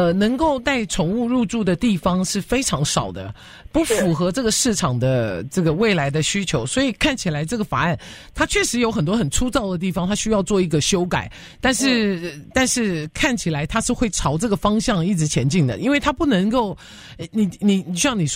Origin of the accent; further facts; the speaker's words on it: United States; 那人家能做，我们美国人这么娇嫩啊